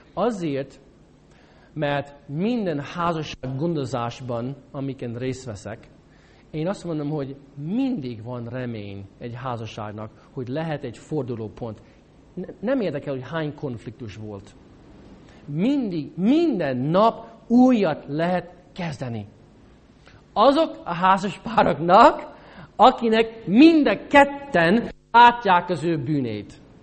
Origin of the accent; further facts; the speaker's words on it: St. Louis, Missouri, United States; Hungarian is a second language; now in Hungary; Én felnőttem egy nagy városban, Amerikában, St. Louisban.